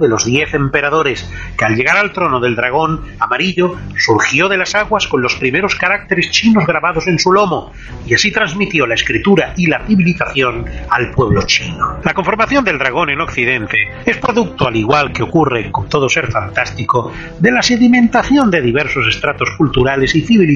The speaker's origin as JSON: {"language": "Spanish", "town": "Barcelona", "region": "Catalonia", "country": "Spain", "tie": "born there", "said": "Barcelona, por ser mi ciudad natal"}